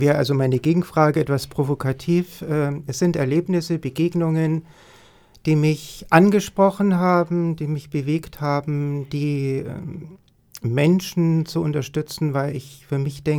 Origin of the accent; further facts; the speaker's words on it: Southern Germany, Germany; now in Northern Germany; Und gut, da wo ich herkomme, wird man einfach Grüß Gott sagen. Also das heißt, ich bin nicht hier oben in Norden geboren, sondern aus dem Süden hergezogen.